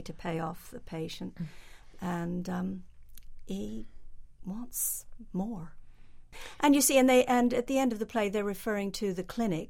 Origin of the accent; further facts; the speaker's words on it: Philadelphia, Pennsylvania, United States; And so Driftwood, yeah, was my home, really, even though I grew up in Philly.